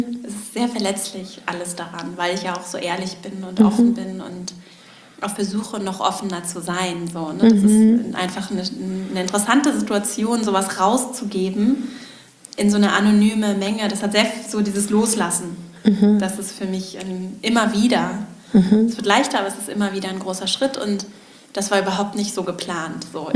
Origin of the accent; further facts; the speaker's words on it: Schleswig-Holstein, Germany; ich komme nicht aus der Großstadt, sondern ich habe auch in Schleswig-Holstein eher ländlich bin ich aufgewachsen und habe da auch noch einige Freunde